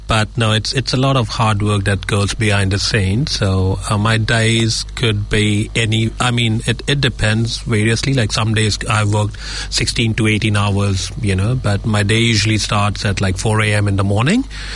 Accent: Mumbai, Maharashtra, India; So I'm from Mumbai and my heritage goes back to being a Gujarati. So that's my dual heritage from Maharashtra and Gujarat.

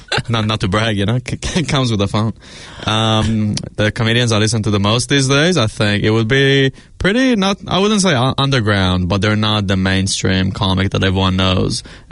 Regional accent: Kapiti Coast, Wellington, New Zealand; also born or lived in Middle East; I'm from the Middle East originally. But I grew up here in the Kapiti Coast.

